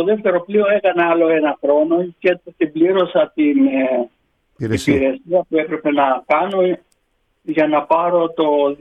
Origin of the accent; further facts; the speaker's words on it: Greece; ήταν μια πολύ ωραία επαφή με την Ελλάδα, με την πατρίδα μου.